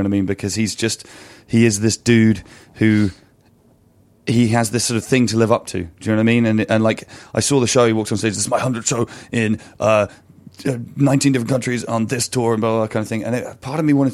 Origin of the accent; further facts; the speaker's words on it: Winchester, South East England, United Kingdom; I grew up in Winchester. I don't live there anymore. And there isn't really anywhere in Winchester that's bigger than like 600 people.